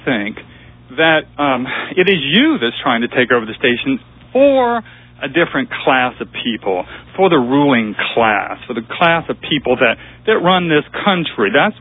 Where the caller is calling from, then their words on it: Manhattan, New York, United States; I'm calling from Manhattan.